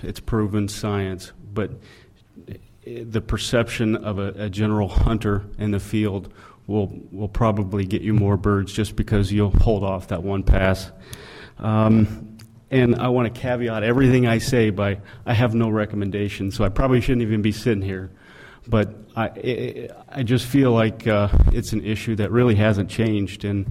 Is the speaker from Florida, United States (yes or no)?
no; West Richland, Washington, United States; I'm from West Richland